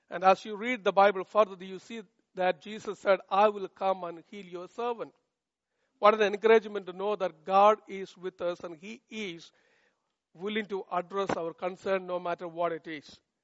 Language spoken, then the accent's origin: English; Kerala, India; my home state is 3,000 miles away from Bihar, and it was a huge difference from going from Kerala to Bihar.